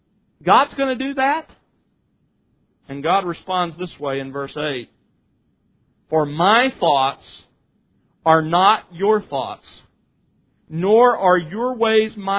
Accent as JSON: {"language": "English", "town": "Mobile", "region": "Alabama", "country": "United States", "tie": "born or raised there", "said": "I grew up in Mobile, Alabama. Every summer afternoon, about 2 o'clock to 3 o'clock, some of you have lived there, you'll know what I mean, a thunderstorm came off of the Gulf of Mexico"}